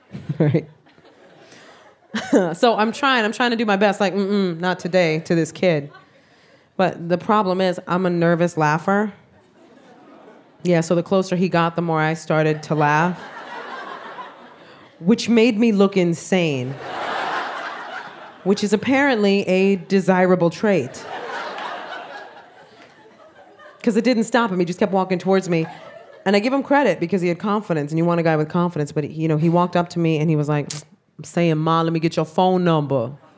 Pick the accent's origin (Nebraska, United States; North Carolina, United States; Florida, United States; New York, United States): New York, United States; New York City; I am Puerto Rican from the South Bronx.